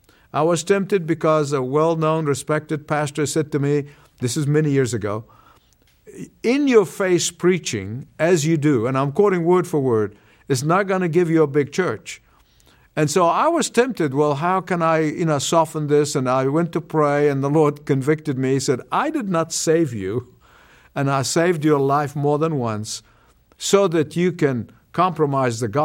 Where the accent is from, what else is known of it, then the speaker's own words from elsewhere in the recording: Egypt; moved away; when I escaped from Egypt, my home country, over 50 years ago